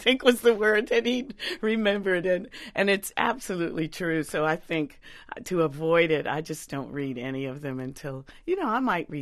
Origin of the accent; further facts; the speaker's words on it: Detroit, Michigan, United States; Not in Dearborn, in Detroit. I grew up in Detroit.